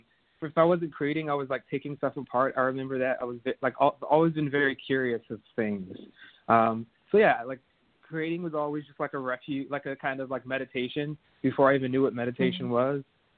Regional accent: Clinton, Maryland, United States; But pretty much I grew up here in Prince George's County. In Clinton, Maryland.

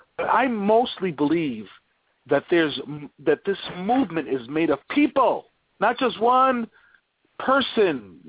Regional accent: Bronx, New York, United States; But she settled in the South Bronx, and I'm there.

